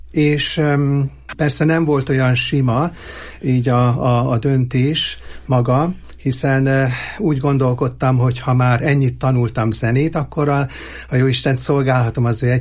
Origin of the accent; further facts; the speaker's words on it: Eger, Heves, Hungary; hogyha már egri származású vagyok